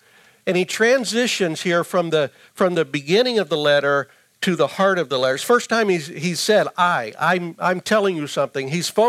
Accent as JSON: {"language": "English", "region": "the South", "country": "United States", "said": "And I say that affectionately because I'm from the South."}